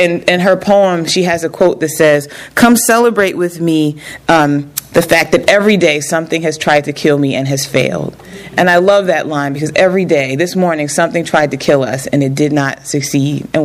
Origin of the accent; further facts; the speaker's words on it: Newark, New Jersey, United States; And I eventually went to community college back in New Jersey. I'm from Newark, New Jersey.